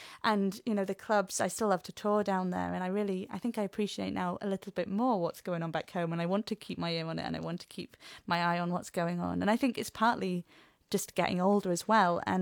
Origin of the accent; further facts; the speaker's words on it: East Midlands, United Kingdom; I think then people knew I was a lass from Derbyshire, but really I didn't have any musical roots in Derbyshire particularly, apart from the Christmas tradition that we have back home.